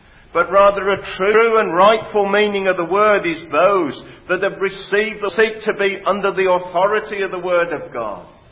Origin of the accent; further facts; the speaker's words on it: West Midlands, United Kingdom; probably picked up from my accent, I come from the West Midlands